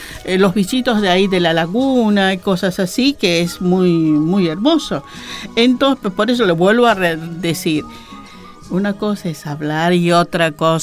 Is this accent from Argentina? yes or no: yes; Argentina; Porque yo soy argentina